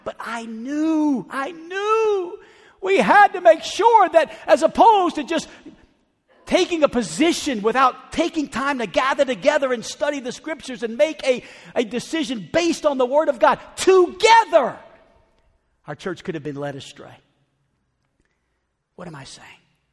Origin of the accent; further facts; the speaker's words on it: New Orleans, Louisiana, United States; I'm from New Orleans. I went to school in Chicago. I served in L.A.